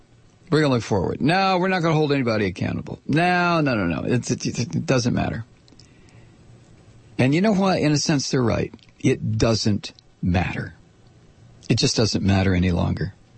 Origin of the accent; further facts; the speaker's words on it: United States; my exceptionalism because I'm an American. You know, my blessing, as the right-wing religious freaks like to say, because I happen to have been born here.